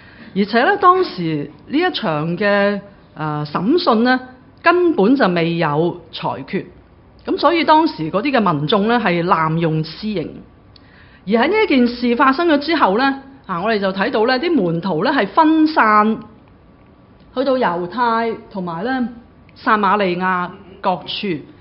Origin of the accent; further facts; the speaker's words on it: Guangdong, China; 我们广东人都有句说话的